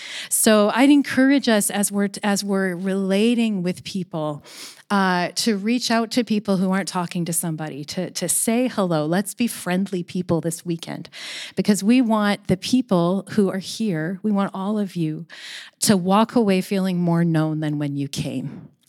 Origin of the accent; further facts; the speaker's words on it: Washington, United States; moved away as an adult; now in Vancouver, Canada; I grew up in Washington State, and I actually moved up here to Vancouver in 2003 to go to Regent College. And I moved up here to the foreign country of Canada with one friend.